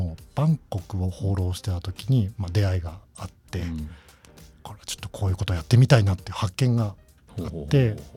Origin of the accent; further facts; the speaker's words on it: Yamagata, Japan; もう山形の田舎で生まれ育ち、普通のサラリーマン家庭 で結構すくすくと育ったんですけど、